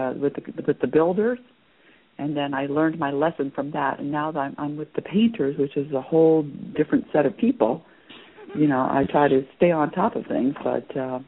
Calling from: Maine, United States; I'm calling from Maine.

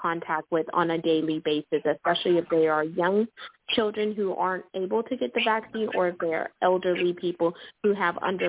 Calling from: Houston, Texas, United States; I am calling in from Houston, Texas.

